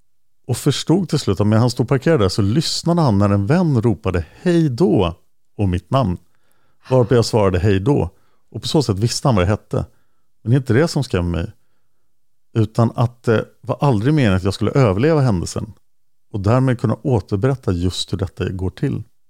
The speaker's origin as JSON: {"language": "Swedish", "town": "Delhi", "region": "New York", "country": "United States", "tie": "born or raised there", "also_born_or_lived": "Manhattan, New York", "said": "är född år 83 i Manhattan i New York till en svensk mamma och en jamaikansk pappa. När jag var 3-4 år gammal så flyttade vi till Upstate New York och till just Delhi där Shawcross bodde."}